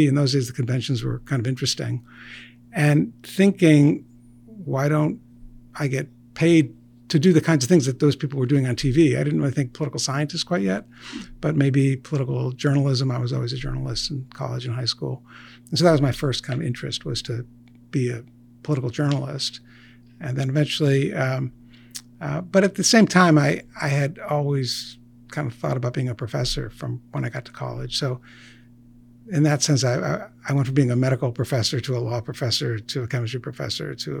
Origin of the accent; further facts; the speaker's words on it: Buffalo, New York, United States; No, I grew up in Buffalo until I went off to college.